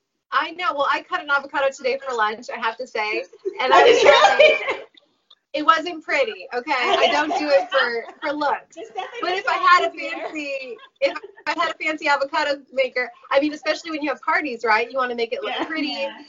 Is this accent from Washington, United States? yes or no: no; California, United States; Yes, I'm from Orange County.